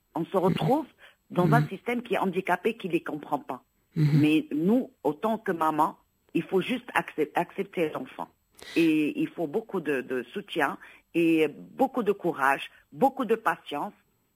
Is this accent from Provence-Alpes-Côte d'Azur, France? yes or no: no; Bordeaux, Nouvelle-Aquitaine, France; Ici, je suis de Bordeaux.